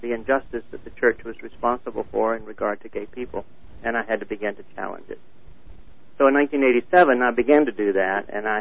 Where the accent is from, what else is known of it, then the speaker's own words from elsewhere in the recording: North Carolina, United States; I grew up in North Carolina in a rigidly racially segregated society